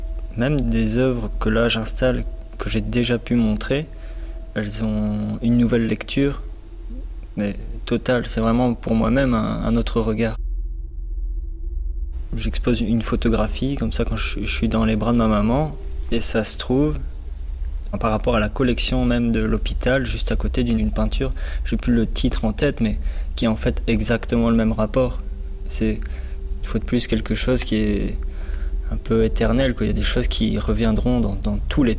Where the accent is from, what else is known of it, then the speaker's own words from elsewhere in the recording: France; Je suis français, donc je fais deux bises